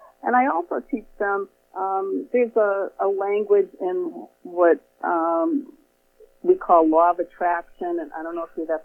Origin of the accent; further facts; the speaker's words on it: Boston, Massachusetts, United States; now in Florida, United States; Well, I'm originally from Boston, and now I've been in Florida for many years.